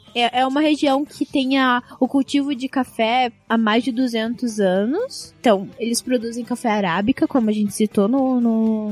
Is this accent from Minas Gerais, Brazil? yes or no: yes; Minas Gerais, Brazil; Aí tem a região do sul de Minas, que é de onde eu venho